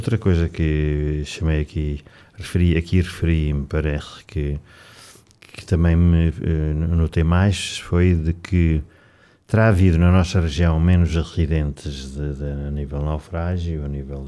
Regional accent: Centro, Portugal; Se eu estivesse na minha aldeia, ali na zona do Caramulo

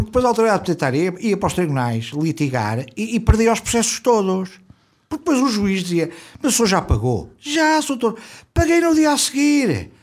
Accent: Viseu, Centro, Portugal; Nascido e criado em Viseu, exatamente.

